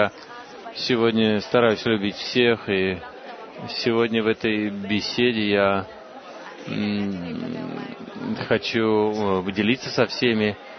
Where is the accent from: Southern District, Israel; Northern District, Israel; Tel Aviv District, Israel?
Southern District, Israel; Ashdod; из Ашдода.